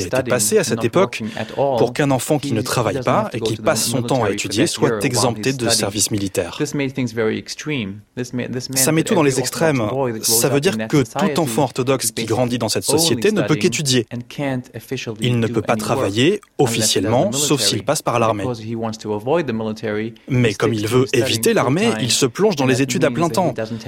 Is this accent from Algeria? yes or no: no; Israel; j'ai 44 ans, je suis né et j'ai grandi en Israël. J'ai été élevé dans un milieu juif orthodoxe